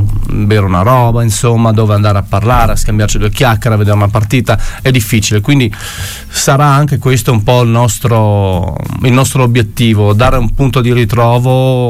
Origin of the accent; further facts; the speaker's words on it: Kosovo; now in Italy; ci saranno alcune specialità delle mie parti, perché noi siamo originari del Kosovo, quindi qualcosa abbiamo portato qua